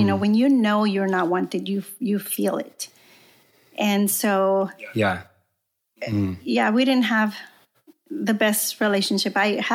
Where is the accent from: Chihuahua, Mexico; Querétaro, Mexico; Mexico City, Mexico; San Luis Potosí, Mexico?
San Luis Potosí, Mexico; Matehuala; Well, yeah, I grew up in Mexico and in a small town called Matehuala. It's in the center of Mexico. So it's nothing like the border.